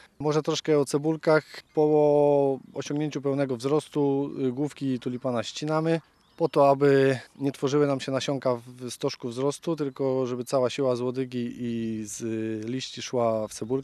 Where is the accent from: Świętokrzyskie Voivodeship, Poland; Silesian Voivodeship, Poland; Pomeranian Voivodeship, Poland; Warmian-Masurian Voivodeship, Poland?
Świętokrzyskie Voivodeship, Poland; Ja z małżonką pochodzimy z południa Polski, ze Świętokrzyskiego. Przeprowadziliśmy się tutaj właśnie po to, aby uprawiać tulipan dla tej firmy.